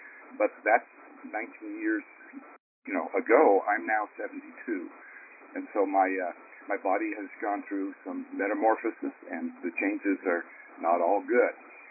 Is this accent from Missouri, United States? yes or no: no; California, United States; I'm in the 60s, I grew up in the Bay Area